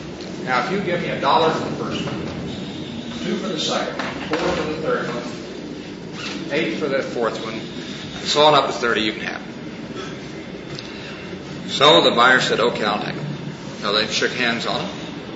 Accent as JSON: {"language": "English", "region": "Missouri", "country": "United States", "tie": "born or raised there", "said": "My home state is Missouri. And among other things that my home state is known for is mules."}